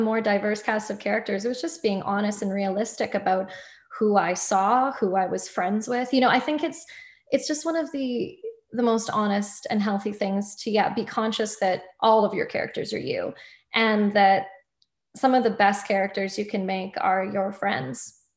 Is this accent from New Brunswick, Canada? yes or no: no; Edmonton, Alberta, Canada; Growing up in Edmonton was a low point of resonance for me. I never felt at home here.